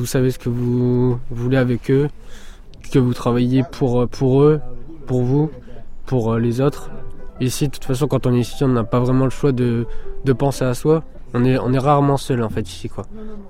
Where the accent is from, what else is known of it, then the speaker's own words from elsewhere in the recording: Hauts-de-France, France; born there; Je suis né en Pas-de-Calais, des Ardennes françaises.